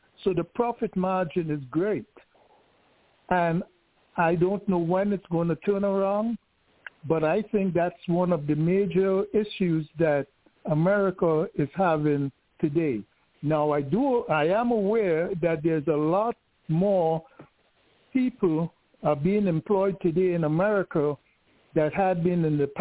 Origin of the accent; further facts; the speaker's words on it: Trinidad & Tobago; moved away; I'm from Trinidad, originally by birth. So I spent a few years in Trinidad as a youth, but all my adult life I have been here.